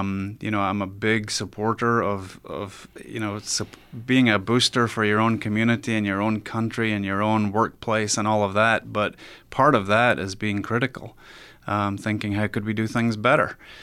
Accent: United Kingdom; I think that as a British person, you know, you sort of bristle a little bit about Americans taking the credit for winning World War II.

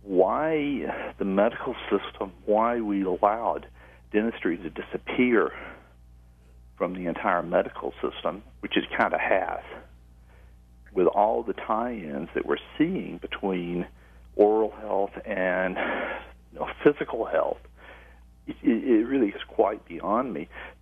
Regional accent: the South, United States; I grew up in the South, and I've always had cruddy teeth.

